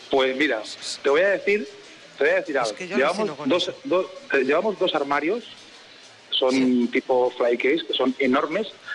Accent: Albacete, Castilla-La Mancha, Spain; somos de La Mancha, aunque seamos … somos de La Mancha, somos todos de Albacete.

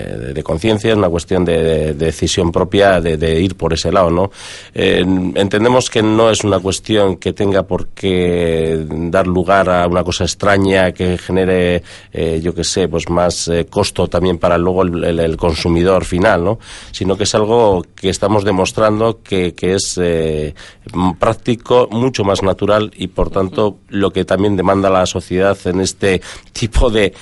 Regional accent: Vitoria-Gasteiz, Basque Country, Spain; born there; Sí, sí, nací en Gasteiz. Pero bueno, siempre ligado un poco por antepasados al pueblo, ¿no?

